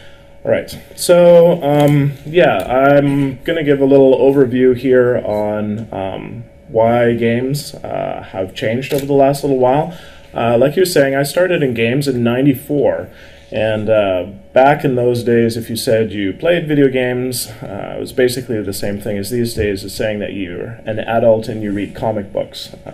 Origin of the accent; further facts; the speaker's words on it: Vancouver, British Columbia, Canada; I'm from Vancouver, Canada, so it took me a while to get here.